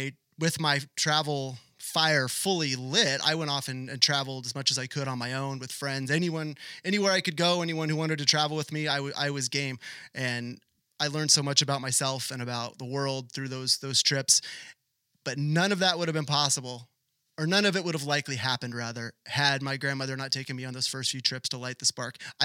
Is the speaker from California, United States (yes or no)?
yes; Sacramento, California, United States; I had wrote for the Sacramento Bee, my hometown newspaper